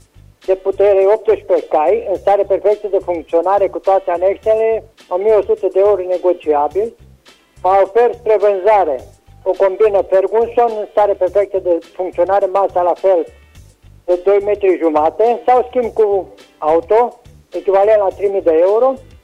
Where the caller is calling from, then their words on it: Mâtnicu Mare, Romania; sunt de la Mâtnicu Mare